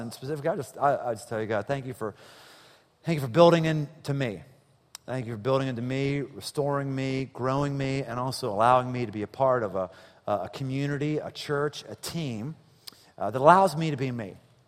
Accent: Pittsburgh, Pennsylvania, United States; I had a Pennsylvania driver's license for 30 years. I was born and bred in Pittsburgh, so that's probably, you know, why it is.

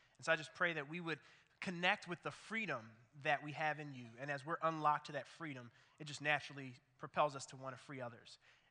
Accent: Philadelphia, Pennsylvania, United States; now in Cincinnati, United States; Actually, it brought me back to an interesting memory I have from growing up in Philadelphia. I grew up in that city, and it's like Cincinnati in this way.

